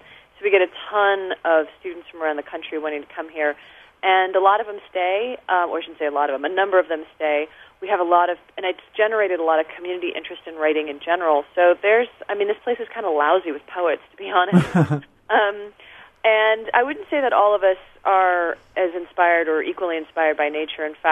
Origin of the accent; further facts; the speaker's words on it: Seattle, Washington, United States; because I grew up in Seattle, and he had a studio in Seattle